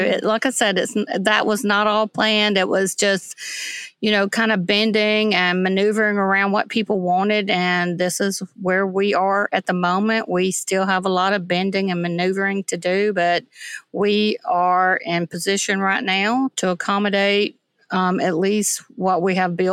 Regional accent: Alabama, United States; Well, I was born and raised in North Alabama. I grew up surrounded by pastures.

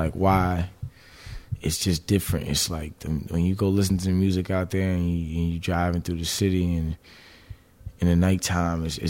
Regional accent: Toronto, Ontario, Canada; born there; I was born in Toronto. Mount Sinai Hospital downtown.

